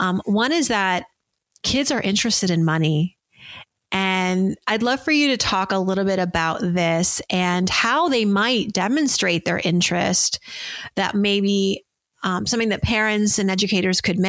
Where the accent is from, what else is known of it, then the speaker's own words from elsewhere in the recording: Massachusetts, United States; born there; I'll say the Celtics because I was born in Massachusetts.